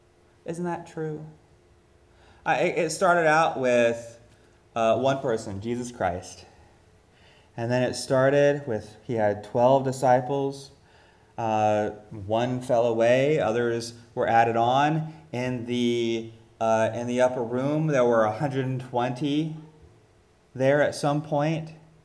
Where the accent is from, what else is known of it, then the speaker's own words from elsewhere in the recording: South Carolina, United States; I'm from South Carolina, and we love our, as you can tell from the tie, and we love our mustard-based barbecue sauce.